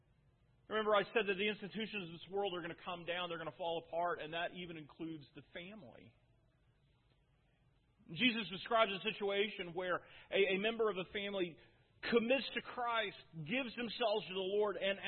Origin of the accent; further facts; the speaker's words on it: Oklahoma, United States; I grew up in Oklahoma in a trailer house.